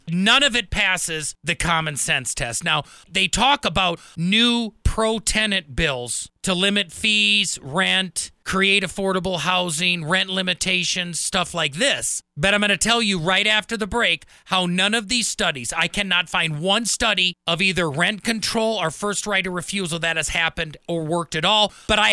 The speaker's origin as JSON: {"language": "English", "region": "Wisconsin", "country": "United States", "said": "I'm transplanted from the Cheesehead State of Wisconsin."}